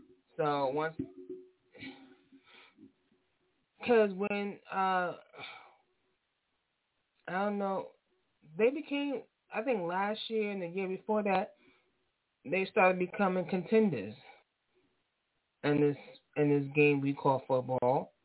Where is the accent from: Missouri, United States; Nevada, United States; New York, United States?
New York, United States; I'm not a Giants fan nor a Jets fan, even though I'm from New York, and they represent New York.